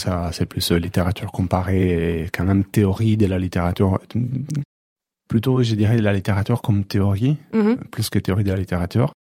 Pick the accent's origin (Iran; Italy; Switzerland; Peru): Italy; born there; le fait que moi je suis né en Italie